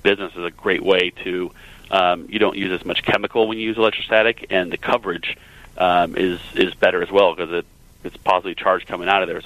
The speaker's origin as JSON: {"language": "English", "region": "California", "country": "United States", "said": "I'm from California, and it's very strict here in terms of reopening."}